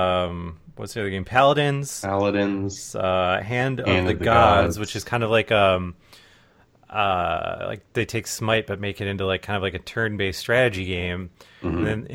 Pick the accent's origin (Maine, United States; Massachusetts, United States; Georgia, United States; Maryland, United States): Georgia, United States; I'm from Georgia and don't really have winter clothes.